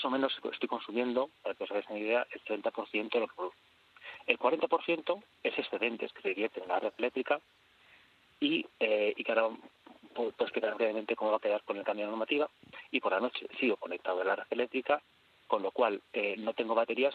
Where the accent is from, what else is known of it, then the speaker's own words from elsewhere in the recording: Madrid, Community of Madrid, Spain; Yo soy de Madrid, vivo a la altura de Alcalá de Henares, en un pueblito que está muy cerca, San Pedro Lomosa